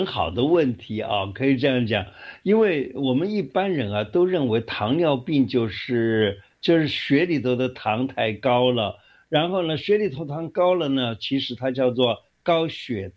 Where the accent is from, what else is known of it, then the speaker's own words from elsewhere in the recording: Taiwan; 你看，我们台湾人啊，有一个这个，就是有个习俗啊